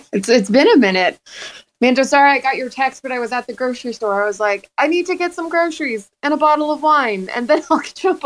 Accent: Mendoza, Argentina; Oh, Argentinian. I'm from Mendoza.

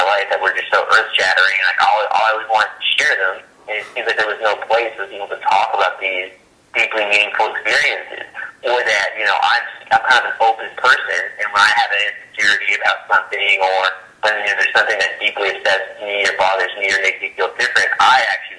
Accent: Los Angeles, California, United States; So first off, I'm from Los Angeles, California. I love L.A. I'm like the biggest L.A. homer in the world.

